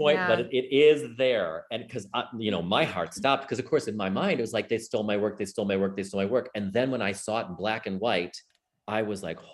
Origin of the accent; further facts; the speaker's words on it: Chicago, Illinois, United States; I mean, I'm from Chicago. I got my equity card in Chicago at Drury Lane, Oakbrook.